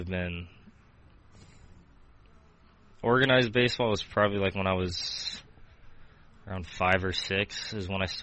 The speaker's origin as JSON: {"language": "English", "town": "Vandalia", "region": "Ohio", "country": "United States", "tie": "born or raised there", "said": "We grew up in Vandalia, so the Vandalia Rec Center, they had a league that I played in for a while"}